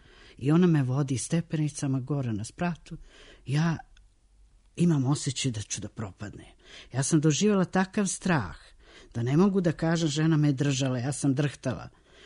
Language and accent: Serbian; Montenegro; moved away; Zamislite mi koji dolazimo iz Crne Gore, prvo studentski domovi, a onda potražnja za stanovanje.